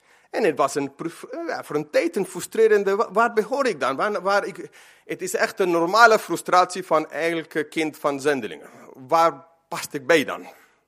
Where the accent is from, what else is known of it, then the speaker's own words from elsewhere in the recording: Eindhoven, North Brabant, Netherlands; Ik ben achtergrond, ik kom uit Eindhoven.